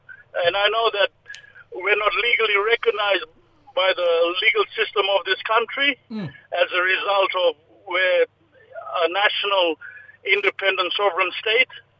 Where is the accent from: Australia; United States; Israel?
Australia; Old Mapoon, Queensland; now in Western Australia, Australia; from the Torres Strait Islands, Old Mapoon in the Western Cape there.